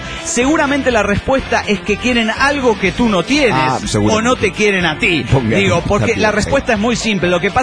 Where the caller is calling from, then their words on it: Golden, Colorado, United States; de Golden, Colorado.